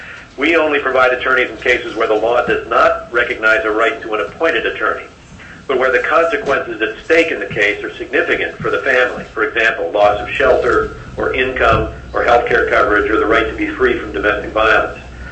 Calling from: Fairbanks, Alaska, United States; and I'm teleconferencing from Fairbanks.

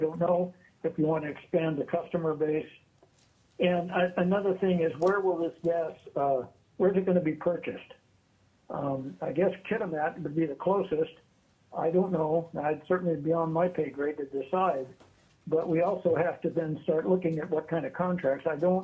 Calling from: Eagle River, Alaska, United States; I'm calling from Eagle River representing myself.

